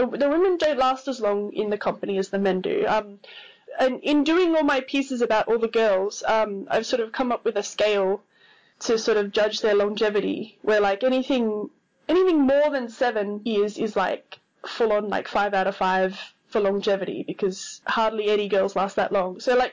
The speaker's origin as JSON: {"language": "English", "country": "Australia", "said": "from Australia, and from Stacey and Elliot's Bogus Journey"}